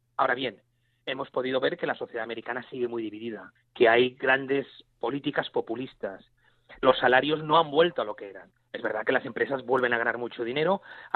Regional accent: Spain; como en mi país, ¿no? Como en España

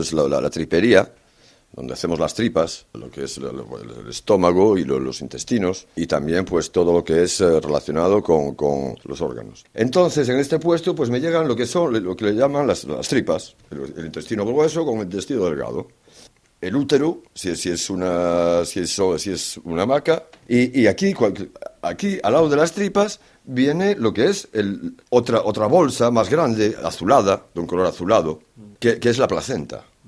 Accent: Spain; now in Limoges, France; Tengo 47 años, soy español y trabajo en el matadero de Limoges desde hace más de 7 años.

